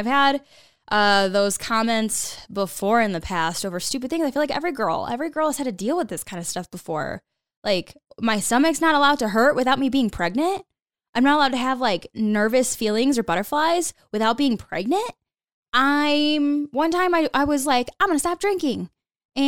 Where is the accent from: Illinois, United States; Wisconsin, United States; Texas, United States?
Illinois, United States; now in Denver, United States; And something that I didn't think about when I moved away from Illinois, from the Midwest, was that the day that I do get married, where am I going to get married?